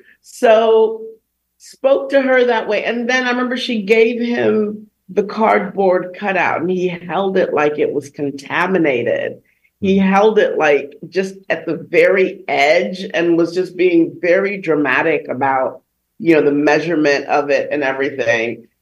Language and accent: English; United States; English is a second language; the way that I was brought up, I didn't speak English in my house growing up. So I have always felt that this is home, you know. So there's always been that dividing line, which was the threshold of my front door growing up, where when I was on one side, it was Africa. When I was on the other side, it was America.